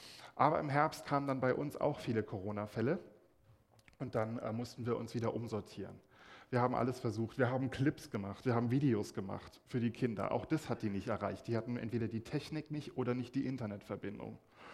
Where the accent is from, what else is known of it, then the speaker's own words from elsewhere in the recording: Rostock, Mecklenburg-Vorpommern, Germany; Zur Wendezeit haben zum Beispiel in meiner Heimatstadt Rostock 250.000 Leute gewohnt.